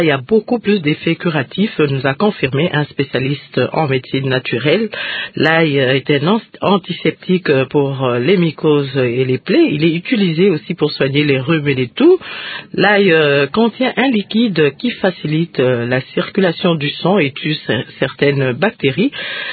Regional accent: DR Congo; l'une des épices très consommées dans le monde entier et même ici chez nous en RDC

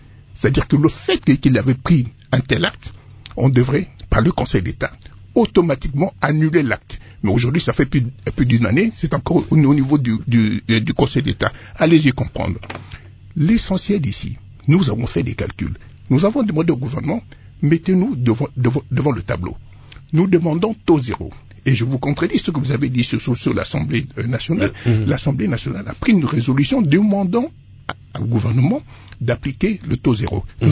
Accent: Kenya; chez nous, au Kenya, c'est 20 dollars pour 1000.

